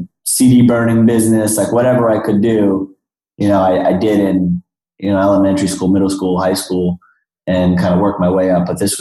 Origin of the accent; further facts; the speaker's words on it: Syosset, New York, United States; I'm from Long Island, Syosset, Long Island, right off New York City.